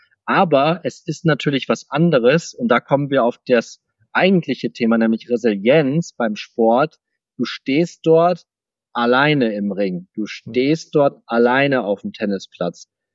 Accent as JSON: {"language": "German", "town": "Cloppenburg", "region": "Lower Saxony", "country": "Germany", "tie": "born or raised there", "said": "nachdem es mit der Handballkarriere in meiner Heimatstadt Kloppenburg nicht ganz so funktioniert hat"}